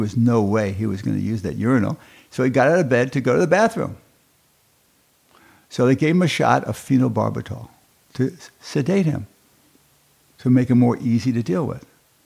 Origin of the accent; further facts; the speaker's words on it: Brooklyn, New York, United States; I'm a Jew from Brooklyn, and I pronounce things in a different way.